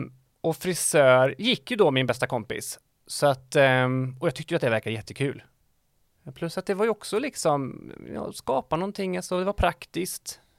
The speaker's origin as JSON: {"language": "Swedish", "town": "Dals-Ed", "region": "Västra Götaland County", "country": "Sweden", "tie": "born or raised there", "said": "Dals-Ed. Ligger kanske 20 minuter från norska gränsen."}